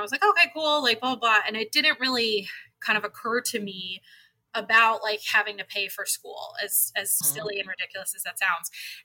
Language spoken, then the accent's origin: English; Buffalo, New York, United States; we're from Buffalo, so we're close to Toronto